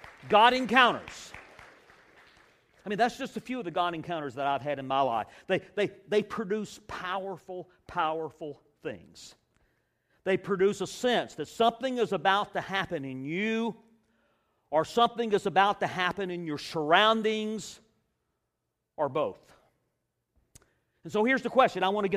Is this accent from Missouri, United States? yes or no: no; Greenville, South Carolina, United States; the other company was in Greenville, South Carolina. Wow. I mean, that's my hometown. I went to high school here. I grew up here.